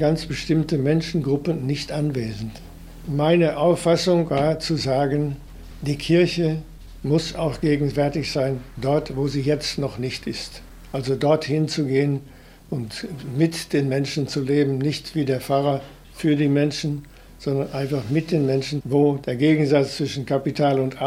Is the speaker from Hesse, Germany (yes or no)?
no; North Rhine-Westphalia, Germany; Ich bin gebürtig aus dem Sauerland, aus einer Arbeiterfamilie.